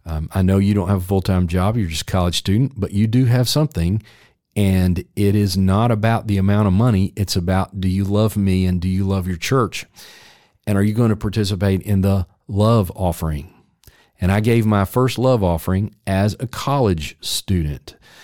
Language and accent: English; Memphis, Tennessee, United States; For example, the church where I grew up in Memphis, we did this.